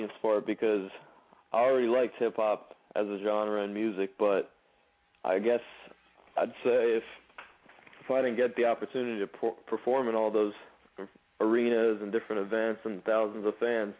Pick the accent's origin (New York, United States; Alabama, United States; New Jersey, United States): New Jersey, United States; Mendham; also born or lived in Parsippany; I was born in Parsippany, New Jersey. In New Jersey at the hospital.